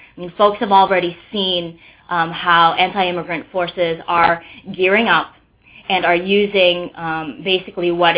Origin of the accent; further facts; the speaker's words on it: Wisconsin, United States; And I was born in Brooklyn, New York, but grew up in much of my life in small town, little white cow town, Wisconsin